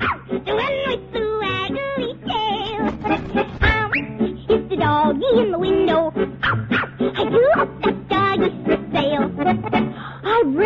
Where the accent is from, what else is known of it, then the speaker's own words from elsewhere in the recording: Kendallville, Indiana, United States; I'm from Kendallville, Indiana.